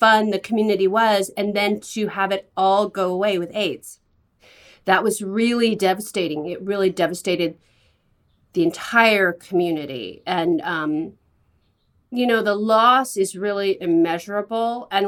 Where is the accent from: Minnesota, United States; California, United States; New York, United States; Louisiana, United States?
California, United States; San Francisco; Yeah, I grew up in San Francisco, and my parents owned a gay bookstore that they bought in 1977.